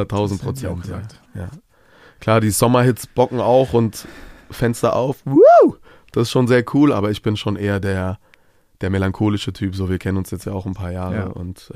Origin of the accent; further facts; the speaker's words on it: Baden-Württemberg, Germany; in meiner Heimat im Schwarzwald einfach eine Woche bei meinen Eltern